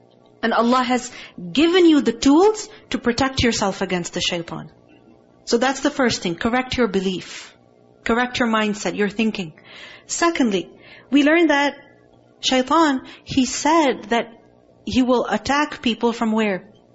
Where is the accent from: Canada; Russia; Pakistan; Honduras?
Pakistan; I remember growing up in Pakistan, many wild dogs